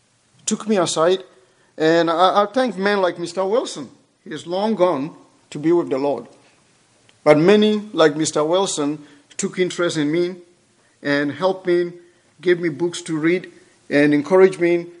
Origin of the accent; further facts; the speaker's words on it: Ghana; English is a second language; I'm from Ghana. My accent, you can tell my accent.